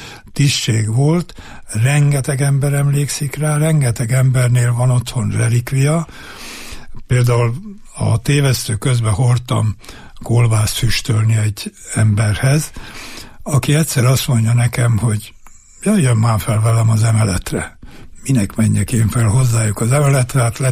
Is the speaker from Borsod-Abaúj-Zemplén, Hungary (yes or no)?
yes; Borsod-Abaúj-Zemplén, Hungary; born there; édesanyám meg Borsod Szirákon tanított, így születtem én véletlenül Borsodon.